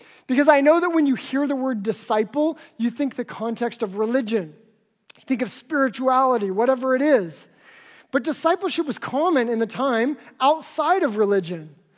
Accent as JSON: {"language": "English", "town": "Seattle", "region": "Washington", "country": "United States", "tie": "born or raised there", "said": "So for me, growing up around Seattle in the 1990s, that meant … alternative"}